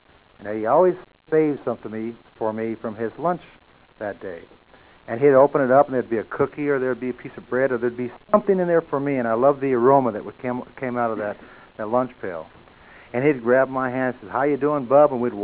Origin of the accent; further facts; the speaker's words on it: Las Vegas, New Mexico, United States; I come from Las Vegas, New Mexico, not Las Vegas, Nevada, where all the lights are and all the excitement is, but Las Vegas, New Mexico, where we have dirt streets, we had a dirt floor